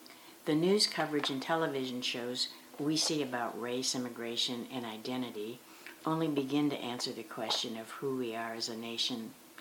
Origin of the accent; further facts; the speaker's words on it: Philippines; first language Tagalog; English is a second language; now in United States; That I happen to be gay, that I speak Tagalog, my first language, and want to learn Spanish, that does not threaten my love for this country.